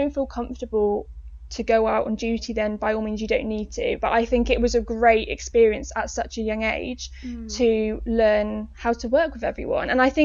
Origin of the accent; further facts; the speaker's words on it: Oxford, South East England, United Kingdom; I'm from Oxford, but I did London Marathon 2019.